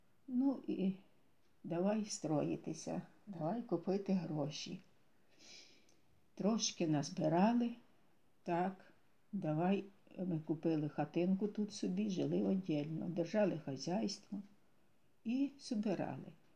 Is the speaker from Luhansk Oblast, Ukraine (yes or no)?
no; Ternopil Oblast, Ukraine; moved away; я сама з Тернопільської області живу, жили ми там, батьки наші, 2 брати.